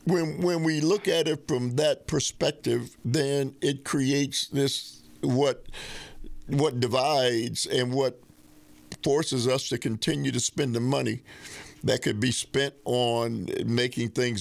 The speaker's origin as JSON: {"language": "English", "country": "United States", "said": "I got to tell you, sir, as an American citizen, I look at my nation, and, you know, we've kind of been calling the shots globally, right?"}